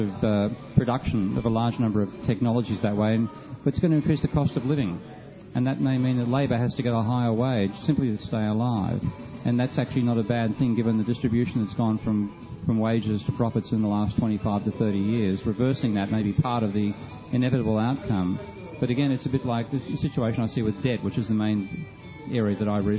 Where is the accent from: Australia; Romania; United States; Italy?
Australia; And I mean, what's really offended me as an Australian is that there were some brilliant technologies being developed here